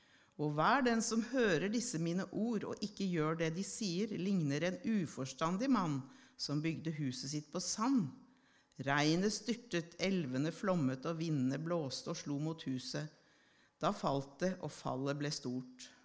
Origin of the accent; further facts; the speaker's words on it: Hakadal, Oslo, Norway; now in Storfjord, Norway; Men jeg vokste ikke opp I en kristen hjem. Jeg vokste opp I Hakkadal.